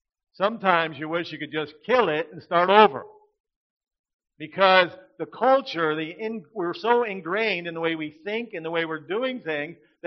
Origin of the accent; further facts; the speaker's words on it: United States; I'm from the United States, so at home we teach our children the culture of the United States at home.